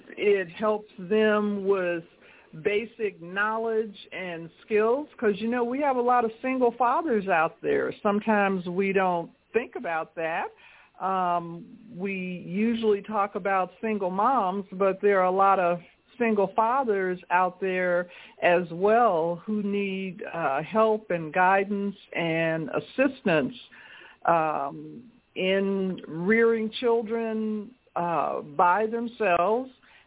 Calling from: Denver, Colorado, United States; I'm calling from Denver, Colorado.

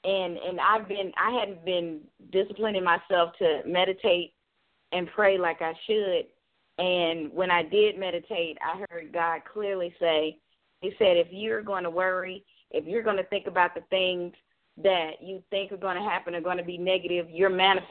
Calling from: Tucker, Georgia, United States; Tucker, Georgia.

